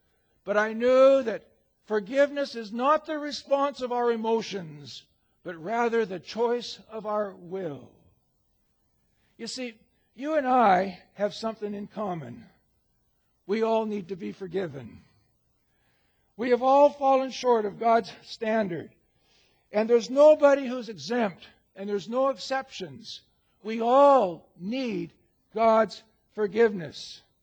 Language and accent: English; Alberta, Canada; I'm from Alberta, I can say it